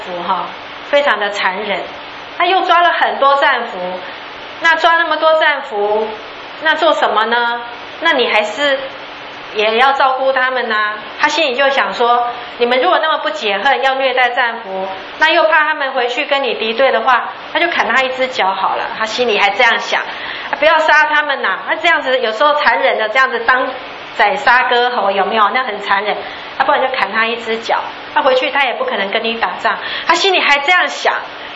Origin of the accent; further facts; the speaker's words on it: Taiwan; 为什么我们台湾人说吃猪脚会过厄运呢？